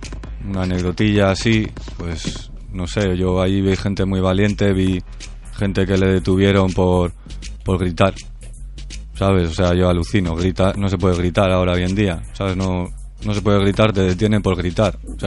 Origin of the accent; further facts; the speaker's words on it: Bilbao, Basque Country, Spain; Que somos de Bilbao, chaval, que lo ha pagado Azcuna, seguro. No es que somos de Bilbao.